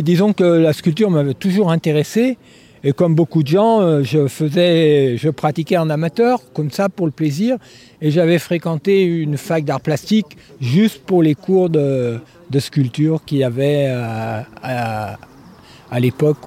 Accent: Auvergne-Rhône-Alpes, France; Oui, je suis de l'Ardèche, du col de l'Escrinet, où j'étais éleveur de chèvres, avant de faire les sculptures.

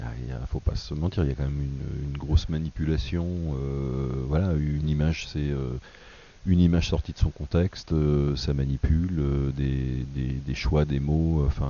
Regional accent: Auvergne-Rhône-Alpes, France; Et il y avait une journée donc hier chez nous dans la Drôme

